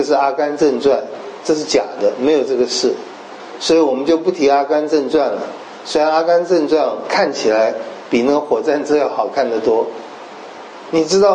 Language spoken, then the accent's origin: Chinese; China; 种瓜得瓜，种豆得豆，我们中国人这样讲。